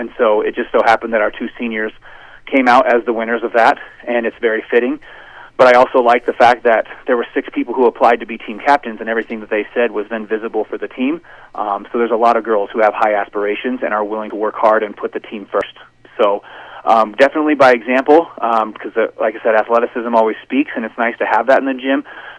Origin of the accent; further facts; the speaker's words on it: Genoa, Nebraska, United States; my mom and dad and I are from Genoa, and that's where I grew up in Genoa, Nebraska, graduated from Twin River High School in 2006